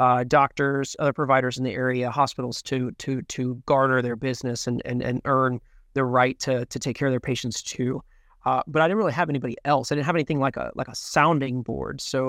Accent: Jacksonville, Florida, United States; I was born and raised in Jacksonville as well, and my parents have been living here most their entire lives, and even their parents for a great part of their lives.

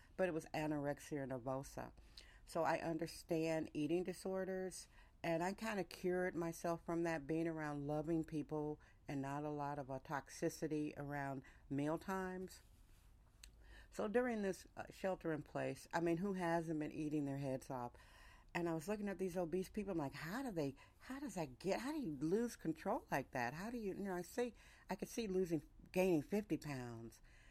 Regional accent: California, United States; And being a Californian, a sizist one, I admit, I wasn't that big on eating all that stuff.

